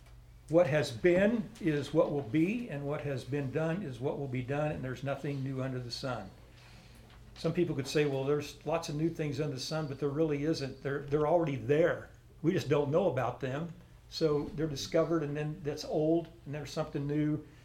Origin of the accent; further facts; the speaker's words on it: Kansas, United States; Now, we're from Kansas, land of the south wind, so we know this, right?